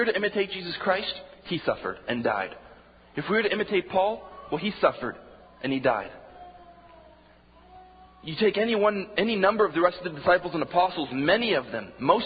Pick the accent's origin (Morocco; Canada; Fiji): Morocco; now in United States; There are a few times when I was growing up in Morocco